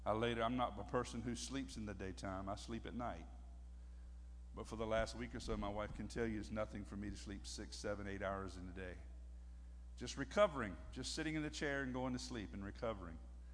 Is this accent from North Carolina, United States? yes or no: yes; Hertford, North Carolina, United States; You know, I grew up in Hertford, North Carolina, a little town in Pequimans County.